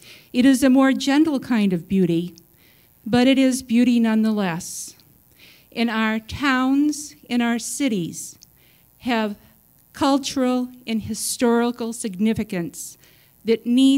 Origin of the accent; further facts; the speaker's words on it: Franklin, New Hampshire, United States; I'm from Franklin.